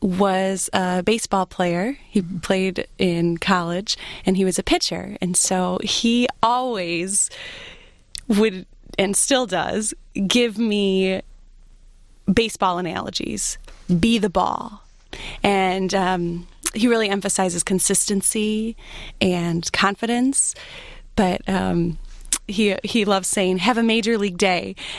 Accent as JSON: {"language": "English", "town": "Grosse Pointe", "region": "Michigan", "country": "United States", "tie": "born or raised there", "also_born_or_lived": "Chicago / Wisconsin", "lives_now": "Grosse Pointe, United States", "said": "I was born outside of Chicago, but both of my parents are from Grosse Pointe. They met here in Grosse Pointe, and we moved from Chicago to Wisconsin when I was young, and then when I was in third grade, we moved to Grosse Pointe"}